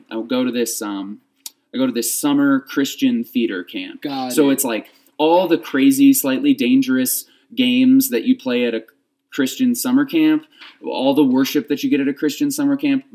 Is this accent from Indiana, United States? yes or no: no; Chicago, Illinois, United States; also born or lived in Detroit, Michigan; So I was born outside of Detroit, grew up there for a little bit, but mainly my home has pretty much always been the city of Chicago. Nice. Grew up in the northwest suburbs of Chicago, myself, my parents, and my little sister.